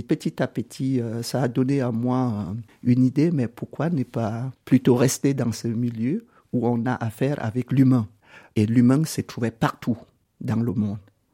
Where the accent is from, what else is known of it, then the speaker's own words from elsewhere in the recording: Cameroon; born there; Je suis né au Cameroun, mais j'ai beaucoup voyagé